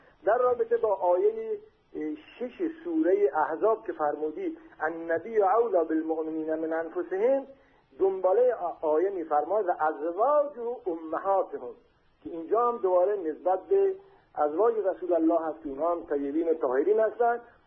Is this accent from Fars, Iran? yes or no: yes; Shiraz, Fars, Iran; از برادران اهل سنت شما هستم، از شیرازم.